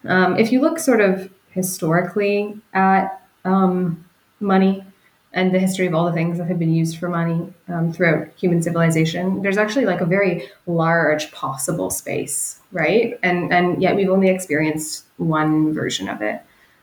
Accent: Ontario, Canada; I'm from Ontario

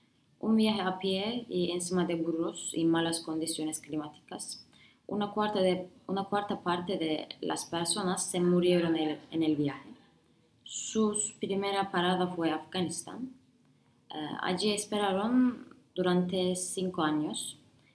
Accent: Afyon, Afyonkarahisar, Turkey; Spanish is a second language; also born or lived in Kayseri; now in Istanbul, Turkey; Llevo 3 años viviendo en Estambul. Mi niñez fue en Afyon, una ciudad pequeña cerca de Anatolia Central en Turquía. Cuando estudiaba en la secundaria, nos mudamos a Kayseri, otra ciudad en el centro de Turquía.

